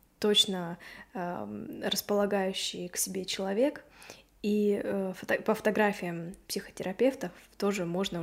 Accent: Russia; мы обе из России

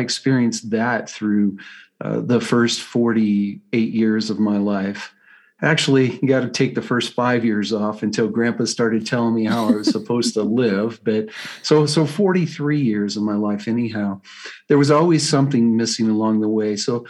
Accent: Colorado, United States; I'm from Colorado, USA.

